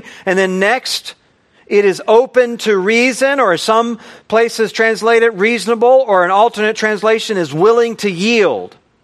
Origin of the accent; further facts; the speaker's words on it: United States; when I go to Europe, they're going to know I'm an American because I wear baggy clothes and I walk funny.